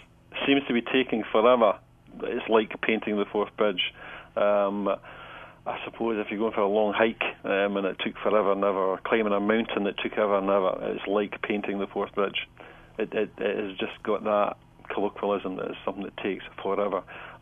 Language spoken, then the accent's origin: English; Scotland, United Kingdom; that does leave me a little bit cold as a Scotsman.